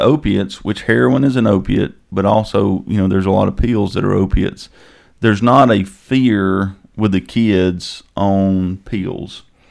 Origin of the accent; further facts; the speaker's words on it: Coleman, United States; all of our families here, and we're from Coleman, and this is our home.